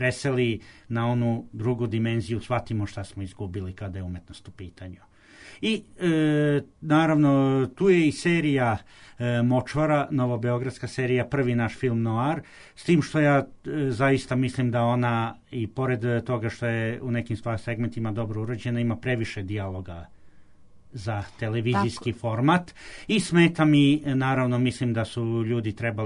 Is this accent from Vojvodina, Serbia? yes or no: no; Belgrade, Serbia; born there; mi nismo navikli koji smo rođeni u Beogradu da gledamo